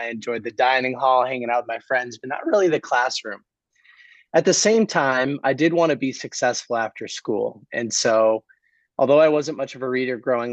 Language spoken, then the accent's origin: English; Boston, Massachusetts, United States; I grew up in the Boston, Massachusetts area.